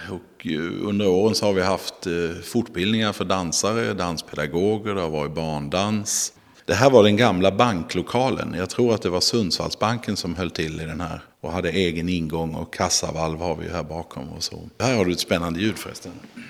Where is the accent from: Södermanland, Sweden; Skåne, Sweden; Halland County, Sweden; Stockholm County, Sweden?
Skåne, Sweden; som skåning är stor och fryntlig, mörk är jag